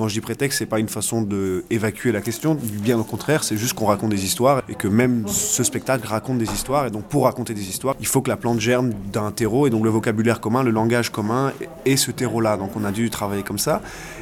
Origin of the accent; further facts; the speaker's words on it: Italy; Mais moi, j'ai grandi en Italie